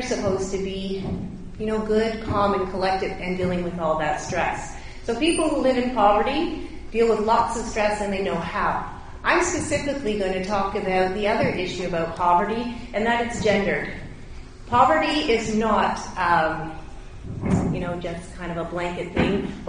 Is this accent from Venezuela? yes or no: no; Hamilton, Ontario, Canada; I come from the East End, probably the one with the most downwind from Stelco.